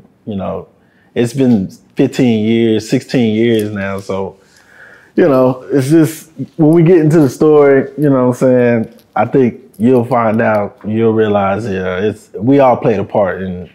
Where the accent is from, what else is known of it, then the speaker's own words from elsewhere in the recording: Killeen, Texas, United States; I'm actually from Killeen, Texas. A lot of people don't know.